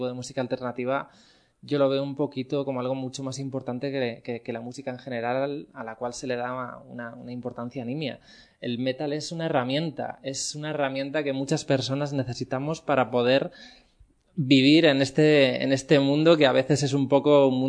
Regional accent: Cantabria, Spain; yo nací en Cantabria estuve viviendo siempre en pueblos pequeños y de interior, y me he criado entre montañas, entre bosques, y entre vacas, y entre animales

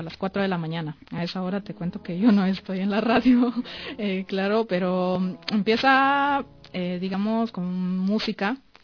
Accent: El Salvador; Vengo de El Salvador.

